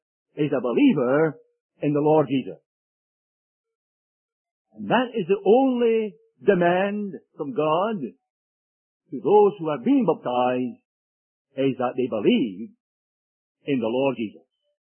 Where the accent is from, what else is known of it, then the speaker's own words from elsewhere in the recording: Edinburgh, Scotland, United Kingdom; our captain came from Glasgow, and I came from Edinburgh